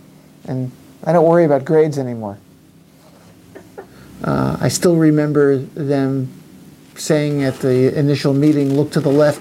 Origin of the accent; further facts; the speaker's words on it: Montclair, New Jersey, United States; growing up in Montclair, New Jersey, I was contacted by an alumnus who was returning for what Cornell used to call subfrosh weekend.